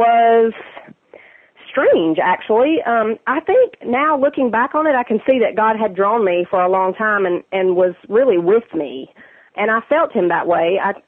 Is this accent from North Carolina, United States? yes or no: yes; North Carolina, United States; But I grew up in North Carolina. We moved quite a bit because my dad was in the service. And we settled, though, pretty much there. That was our home base.